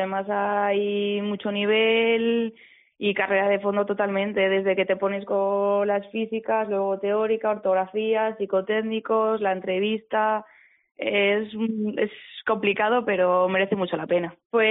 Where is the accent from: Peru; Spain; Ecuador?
Spain; Asturias; de Asturias y tengo 24 años.